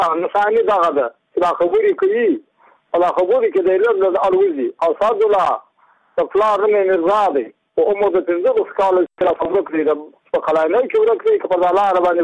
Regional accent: Muqur, Badghis, Afghanistan; زه په خپل د بادغیس ولایت یم د مقر د ولسوالۍ یم

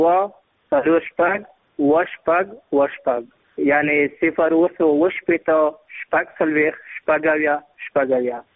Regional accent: Zabul, Afghanistan; زه د زابل ولایت یم.

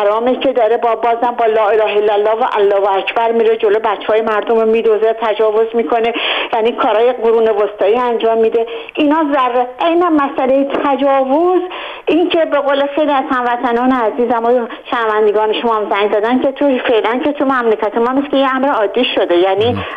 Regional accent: Ahvaz, Khuzestan, Iran; من خودم خوزستانی هستم و تمام تا 18-19 سالگی در اهواز بزرگ شدم و تابستون ها ما برای فرار از گرمای خوزستان به تهران میومدیم

